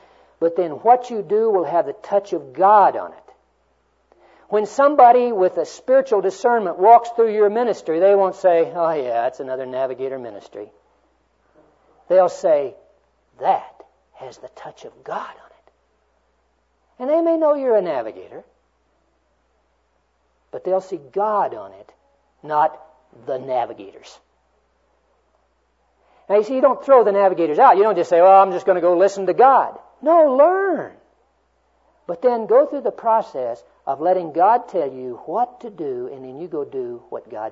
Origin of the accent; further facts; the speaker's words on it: Dodsonville, Texas, United States; born there; The little town that I was born in down in Texas was called Dodsonville.